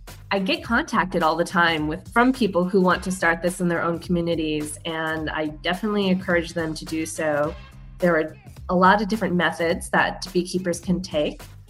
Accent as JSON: {"language": "English", "town": "Houston", "region": "Texas", "country": "United States", "said": "I'm from Houston, Texas, and my side hustle is B2B Honey Collective."}